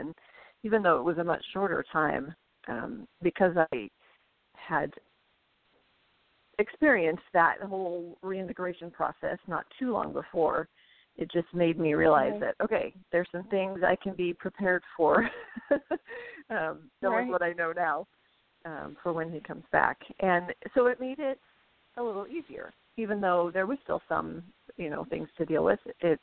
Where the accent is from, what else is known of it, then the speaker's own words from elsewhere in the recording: California, United States; also born or lived in Oregon; And I actually grew up in California, Oregon